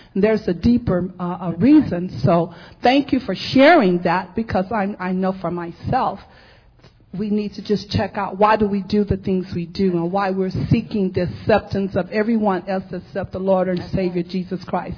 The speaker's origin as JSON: {"language": "English", "country": "United States", "tie": "born or raised there", "said": "And yet, growing up in America, we know that we spend a lot on the word racism."}